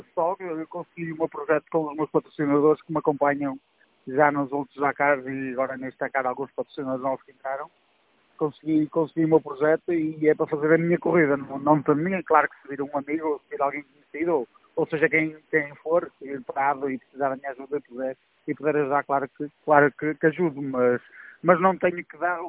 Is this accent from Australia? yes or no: no; Marco de Canaveses, Norte, Portugal; fiz o Rally Ride no Mar do Canavês, na minha terra natal